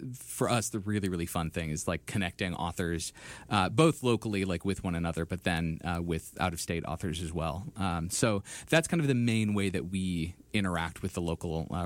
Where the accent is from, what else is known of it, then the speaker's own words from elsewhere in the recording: St. Paul, Minnesota, United States; Well, I grew up in St. Paul, so I didn't have to go very far.